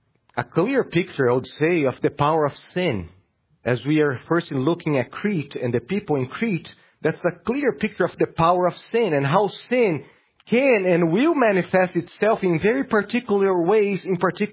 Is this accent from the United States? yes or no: no; Brazil; I was born and raised in Brazil.